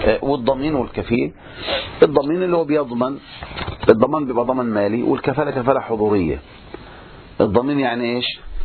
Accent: Egypt; الآن عندنا في مصر يا إخواني صار الواحد النصاب هذا يكتب على نفسه مئة إيصال

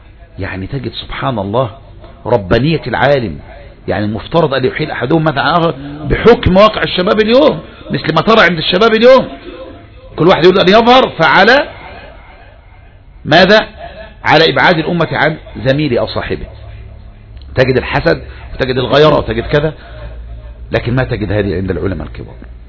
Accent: Egypt; اظن علم الحديث بالذات عندنا في مصر

